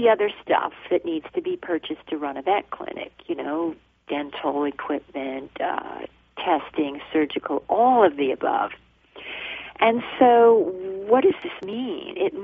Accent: New Jersey, United States; when I was a young girl growing up in New Jersey

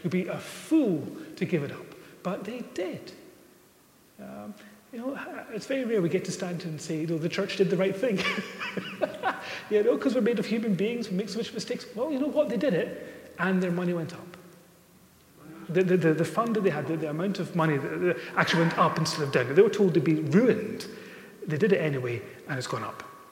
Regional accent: Lewis, Scotland, United Kingdom; I'll promote Harris Tweed, maybe, because I'm from Lewis.

